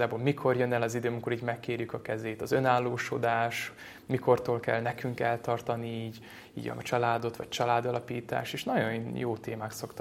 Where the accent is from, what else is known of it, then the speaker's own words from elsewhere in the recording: Szentendre, Pest, Hungary; ahogy említetted, Szentendrén nőttem föl, Ferences gimnáziumban jártam, most pedig a Pázmány Péter Katolikus Egyetemen szociálpedagógia szakon hallgatom, és emellett itt lakok a Jézus Szíve templomnál